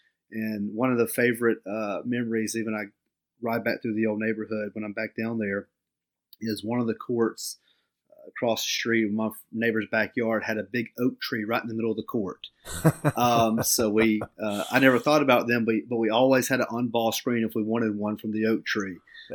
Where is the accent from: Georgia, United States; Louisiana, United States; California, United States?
Georgia, United States; Warner Robins; Well, I'm from Middle Georgia, a little town, Warner Robins below Macon. It was a little town when I was there, but now it's a lot larger. And, you know, we just grew up in a small neighborhood, and we just played everything as a kid.